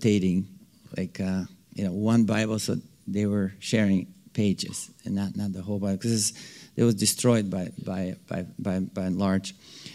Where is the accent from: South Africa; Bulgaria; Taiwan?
Bulgaria; English is a second language; now in United States; because I'm Bulgarian, even though I'm actually Texan as well, but I don't have the Texan accent quite, because I became a citizen.